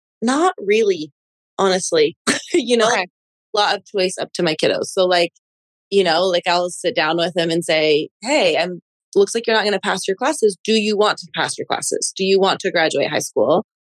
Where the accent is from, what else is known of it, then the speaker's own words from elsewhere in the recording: Utah, United States; I'm from Utah and I have two teenage boys